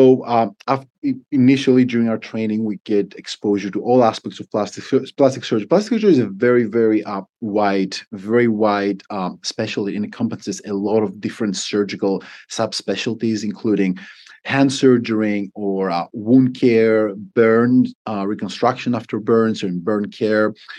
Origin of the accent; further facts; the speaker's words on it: Athens, Attica, Greece; I grew up in Athens, and I wanted to be a doctor from a very young age